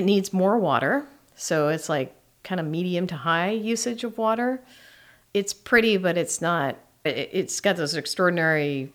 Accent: Midwest, United States; But I'm from the Midwest

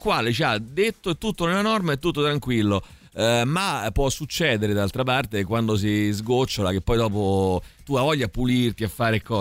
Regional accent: Foligno, Umbria, Italy; Sono di Foligno, io sono di Foligno.

